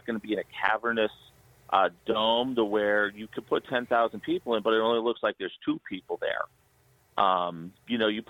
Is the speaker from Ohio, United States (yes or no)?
yes; Ohio, United States; because I'm from Ohio, so I've seen the state championships played in a blizzard in the past.